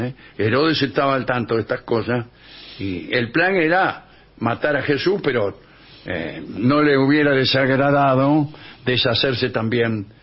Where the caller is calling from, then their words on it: Alicante, Valencian Community, Spain; de Alicante. Aquí en España sí que tenemos en los edificios una especie de galpón que llamamos trastero.